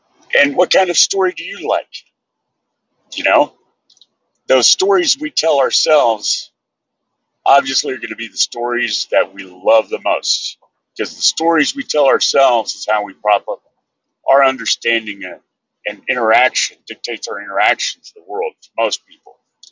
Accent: Texas, United States; but I was growing up in West Texas, and they're not too keen on liberal snowflake artsy stuff

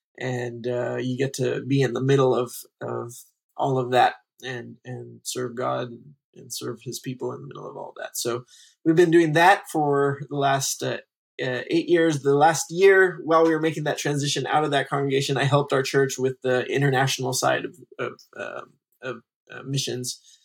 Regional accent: Texas, United States; moved away as an adult; also born or lived in India; And so I grew up in Texas for most of my life until I was about 18.

